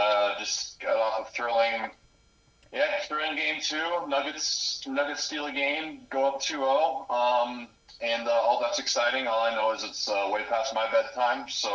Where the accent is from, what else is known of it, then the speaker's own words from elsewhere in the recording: Kansas, United States; I grew up in Central Kansas. There's not really any NBA team.